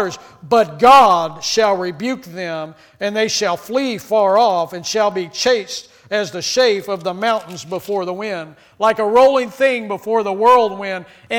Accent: Texas, United States; I'm from Texas, man, so anytime I can bring up Texas, I'm going to do it, because that's what we do. I grew up in rattlesnake country.

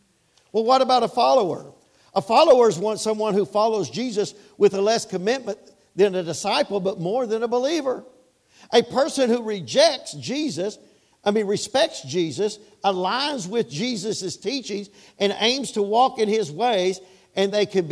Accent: Kentucky, United States; See, I'm from Kentucky. I won't do Kentucky because we ain't won nothing. I love Kentucky.

